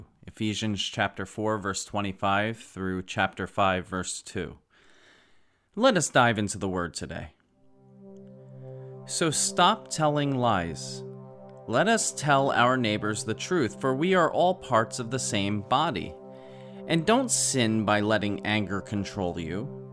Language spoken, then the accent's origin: English; New Jersey, United States; He was actually a native of my home state, New Jersey.